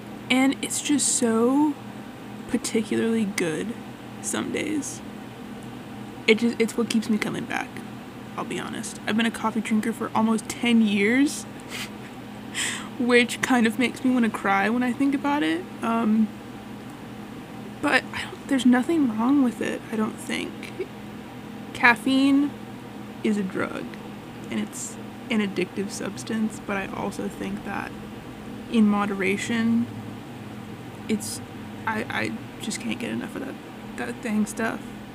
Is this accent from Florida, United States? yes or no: no; Austin, Texas, United States; I really love this band from my hometown of Austin, Texas, called